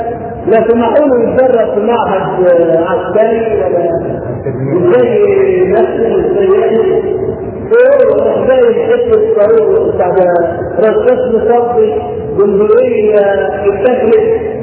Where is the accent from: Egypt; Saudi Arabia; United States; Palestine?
Palestine; نحن ناس فلسطينيين